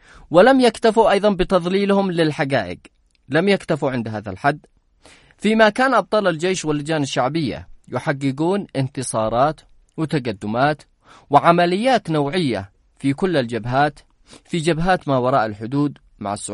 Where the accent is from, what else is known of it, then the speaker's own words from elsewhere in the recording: Yemen; شاهد العالم وشاهدنا نحن كيمنيين أولا